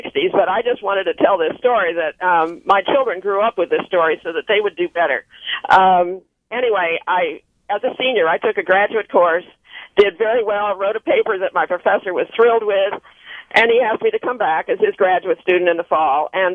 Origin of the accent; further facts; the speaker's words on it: Washington, District of Columbia, United States; now in Menlo Park, United States; Well, I'm living in Menlo Park now, but originally I was from Washington, D.C., and I went to a private school there